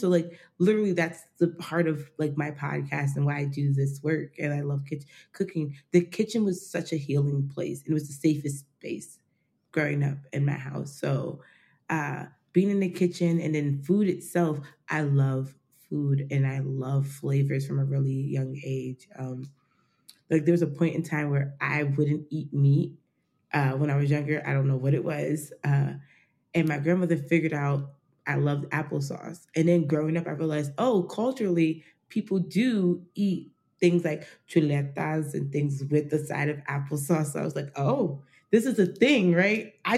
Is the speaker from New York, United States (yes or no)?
yes; Poughkeepsie, New York, United States; also born or lived in New Jersey; I grew up upstate New York. So I grew up, I'm born and raised in Poughkeepsie, New York. And then I moved to New Jersey. So I became a Jersey girl for a little bit.